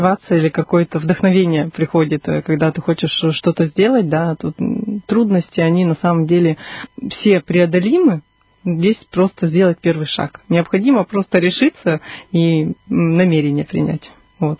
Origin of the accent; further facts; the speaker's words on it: Yubileyny, Irkutsk Oblast, Russia; born there; Бабушка у меня жила и живет сейчас в Иркутске. И долгое время я вообще родилась в глубинке в Иркутской области, в Киренском районе, в поселке Юбилейном.